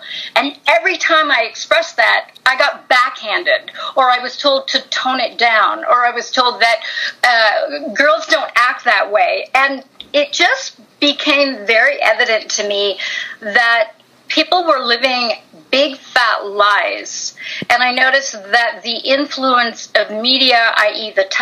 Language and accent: English; Philippines; now in Berkeley, United States; And so I immigrated from the Philippine Islands with my mother to Berkeley, California during the 60s.